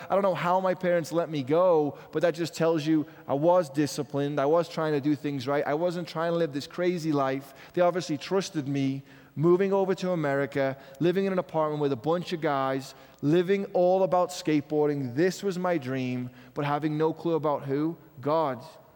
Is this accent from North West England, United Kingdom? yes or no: yes; Liverpool, North West England, United Kingdom; I grew up in Liverpool playing this sport that you may have heard of.